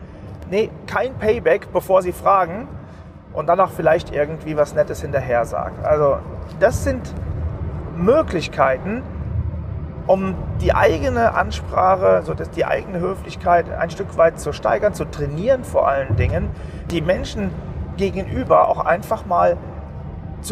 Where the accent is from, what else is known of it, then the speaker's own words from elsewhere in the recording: North Rhine-Westphalia, Germany; now in Cologne, Germany; Ich komme ja nun nicht aus Köln ursprünglich, sondern vom Land, also ungefähr 80 Kilometer weit weg von Köln, lebe aber schon einige Zeit